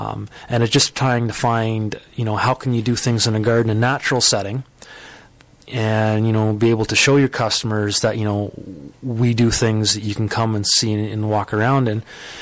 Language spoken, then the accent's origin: English; Guelph, Ontario, Canada; I'm being from the Guelph, Cambridge area.